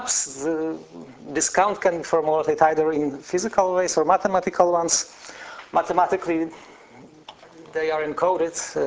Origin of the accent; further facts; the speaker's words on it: Warsaw, Masovian Voivodeship, Poland; from Warsaw.